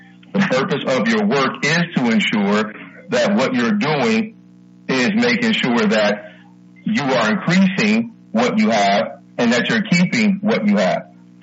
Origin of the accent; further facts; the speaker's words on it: Detroit, Michigan, United States; I'm glad that you was helping my hometown city, Motown, get better.